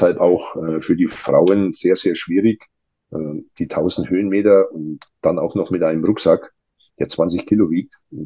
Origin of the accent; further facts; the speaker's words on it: Bavaria, Germany; Ich komme aus Oberfranken.